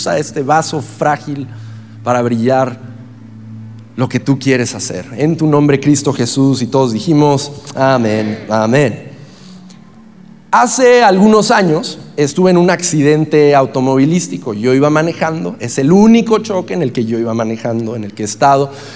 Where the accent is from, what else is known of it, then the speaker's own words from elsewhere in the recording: Ciudad Juárez, Chihuahua, Mexico; porque soy de Juárez, allá se come eso.